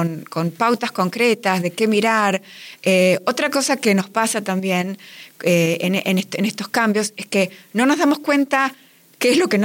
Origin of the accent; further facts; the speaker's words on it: Buenos Aires, Argentina; also born or lived in Mexico; Yo vengo de Buenos Aires, viví en México también.